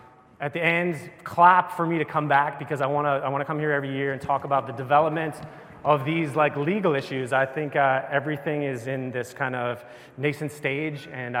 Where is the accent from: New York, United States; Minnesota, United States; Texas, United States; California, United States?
New York, United States; Okay, so I'm a New Yorker